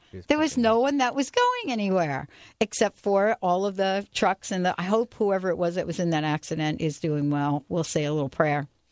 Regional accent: New Jersey, United States; but I grew up in the Garden State, and I had allergies most of my life.

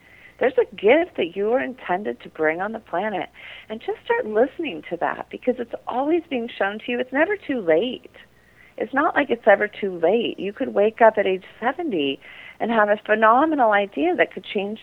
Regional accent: California, United States; I grew up near Stanford University, and at that time, it was really filled with orchards and green grass. It looks different now.

